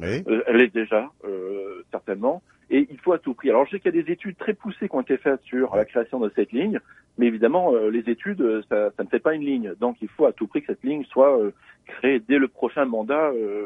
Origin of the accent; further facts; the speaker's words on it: Canada; first language English; French is a second language; Je suis un Canadien anglophone et un Français, voilà. Donc voilà. Je suis un Français-Canadien, mais je ne suis pas un Canadien-Français.